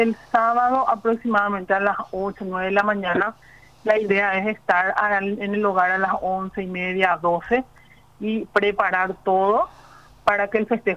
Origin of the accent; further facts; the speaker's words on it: Mariano Roque Alonso, Central, Paraguay; 0984-624-542. Yo soy de Roca Alonso, vivo sobre la Trastaco, cerquita de la Expo.